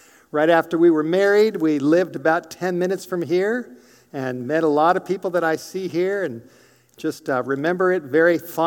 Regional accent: the South, United States; now in North Idaho, United States; The state that I grew up in, I don't claim anymore. Now I claim North Idaho. I grew up in a southern state.

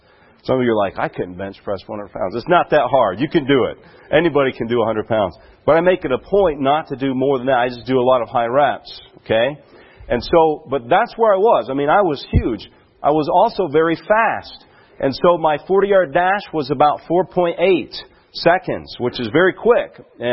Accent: Alabama, United States; The University of Tennessee, which I grew up in Alabama, so I don't know what those schools would be here.

